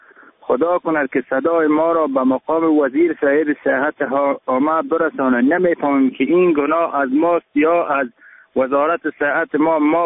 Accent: Shighnan, Badakhshan, Afghanistan; از ولایت بدخشان ولسوالی شغنان.

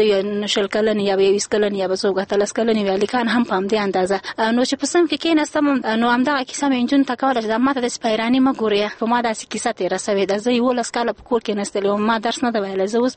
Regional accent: Kabul, Afghanistan; also born or lived in Parwan / Ghazni; په بګرام کې وروسته له هغه جالات خراب سسون ما پلار نظامی سیمنصب وبیا مونږ کابل ته مکډه راوکړه. تر یولس کلنی دولس کلنی پورې په کابل کې وم

